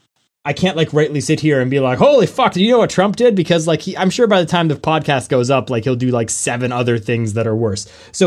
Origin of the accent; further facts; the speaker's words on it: Canada; I don't think I'm necessarily shy to talk about American politics being a Canadian